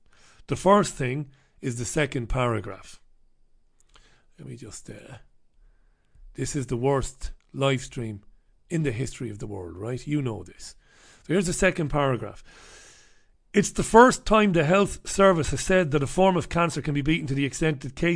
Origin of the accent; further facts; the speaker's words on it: Ireland; As an Irishman, excuse me for knocking the mic there, as an Irishman and a proud one